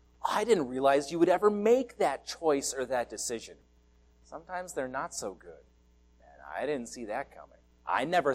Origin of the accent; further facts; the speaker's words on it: Canada; now in United States; He knew I needed to start my life as a Canadian, and he knew eventually he wanted me to be American.